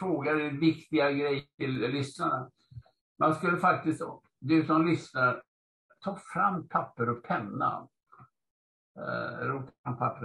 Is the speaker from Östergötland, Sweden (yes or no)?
no; Gothenburg, Västra Götaland County, Sweden; Jag är uppvuxen i Göteborg och det var det man hade på alla skolan och sånt, Dixieland och New Orleans.